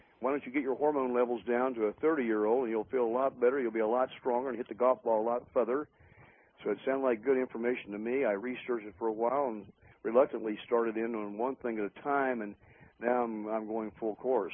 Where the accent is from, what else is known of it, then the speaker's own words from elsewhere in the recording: West Virginia, United States; I grew up in West Virginia, and I'm an avid Mountaineer football fan this year.